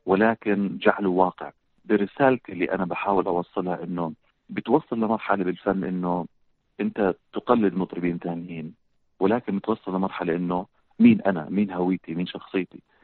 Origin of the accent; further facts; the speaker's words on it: Jordan; accent: Jordanian; ليش استخدمت كلمة قديش يعني كأردني